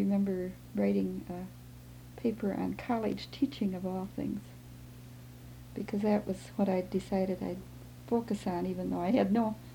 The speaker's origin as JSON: {"language": "English", "region": "South Dakota", "country": "United States", "tie": "born or raised there", "said": "My mother came from northern Germany. My father came from the Black Forest area. And I was born in South Dakota."}